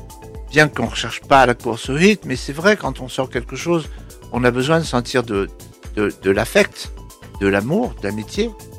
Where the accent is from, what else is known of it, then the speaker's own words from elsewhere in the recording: Paris, Île-de-France, France; moi, je suis né à Paris. Donc, il y a ce côté-là, il y a le côté Ménilmontant, hein, mon quartier. Parce que j'ai vécu 20 ans là-bas.